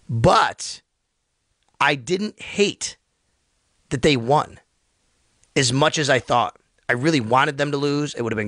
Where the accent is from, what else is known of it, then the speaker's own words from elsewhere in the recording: Buffalo, New York, United States; I'm also from Buffalo, Boston.